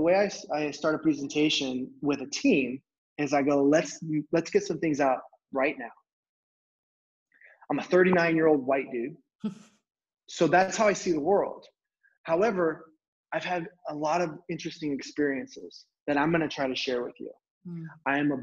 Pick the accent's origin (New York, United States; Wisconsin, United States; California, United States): California, United States; Fresno; where like I grew up in Fresno, California. That's not a big deal to anybody unless you grew up in Fresno.